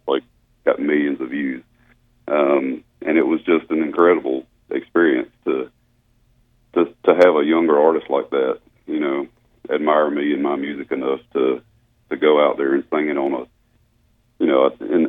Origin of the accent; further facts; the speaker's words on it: South Carolina, United States; just not far from where I grew up in South Carolina.